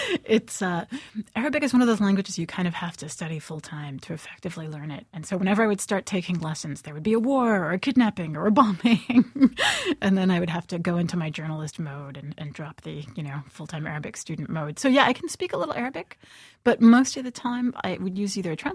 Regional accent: United States; you wouldn't want to be, you know, shouting the fact that you're an American.

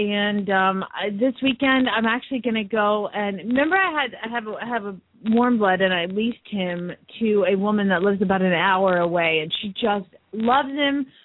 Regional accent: Phoenix, Arizona, United States; from Phoenix, Arizona

